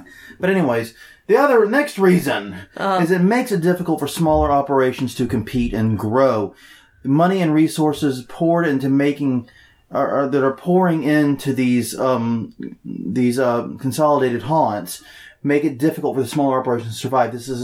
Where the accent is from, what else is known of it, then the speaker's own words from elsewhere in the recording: South Carolina, United States; I grew up in South Carolina, and Jim Cornette is describing town names in South Carolina.